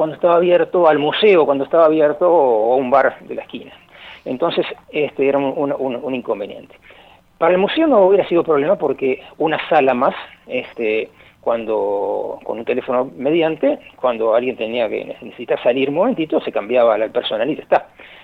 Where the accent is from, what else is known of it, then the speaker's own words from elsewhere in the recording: Montevideo, Uruguay; Somos privilegiados montevideanos